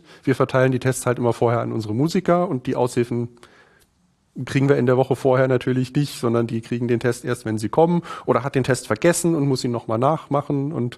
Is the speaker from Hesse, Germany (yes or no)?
no; Berlin, Germany; Berlin. Ich komme aus Berlin, genau.